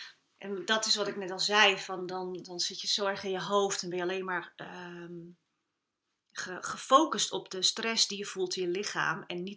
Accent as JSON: {"language": "Dutch", "town": "Alkmaar", "region": "North Holland", "country": "Netherlands", "lives_now": "Langendijk, Netherlands", "said": "Ik woon ook in het mooie Langendijk. Ik kom oorspronkelijk uit Alkmaar, maar ik woon wel heel prettig al een aantal jaren in Langendijk."}